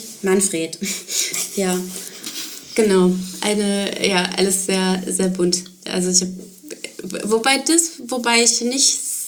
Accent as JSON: {"language": "German", "region": "North Rhine-Westphalia", "country": "Germany", "said": "aber bei uns im Ruhrgebiet ist das so, wenn du im Sommer draußen in irgendeine Gastronomie aufsuchst"}